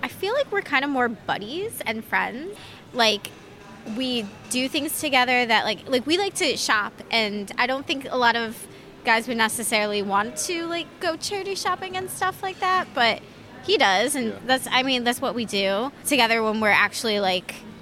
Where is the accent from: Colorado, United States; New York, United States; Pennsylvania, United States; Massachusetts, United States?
New York, United States; Buffalo; I'm from Buffalo, New York, which would be, I think the closest city would be Niagara Falls that you guys would know.